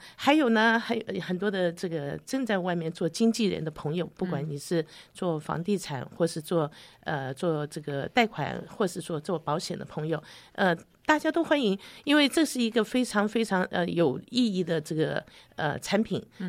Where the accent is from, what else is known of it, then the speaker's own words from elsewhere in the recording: China; 那还不要说我们中国人还喜欢看看中医啊